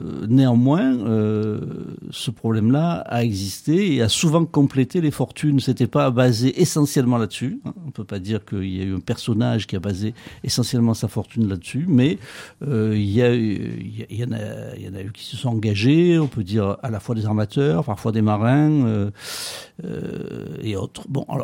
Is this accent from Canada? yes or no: no; Marseille, Provence-Alpes-Côte d'Azur, France; En tant que Marseillais